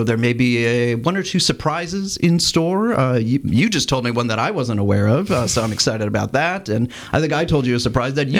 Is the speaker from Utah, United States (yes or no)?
no; Mayville, Wisconsin, United States; a real edgy teenager growing up in Mayville, Wisconsin